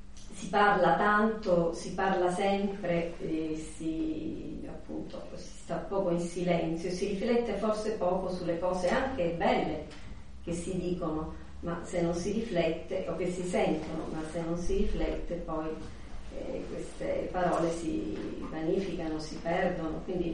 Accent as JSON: {"language": "Italian", "town": "Vibo Valentia", "region": "Calabria", "country": "Italy", "said": "sono calabrese anch'io, vengo da Vibo Valentia"}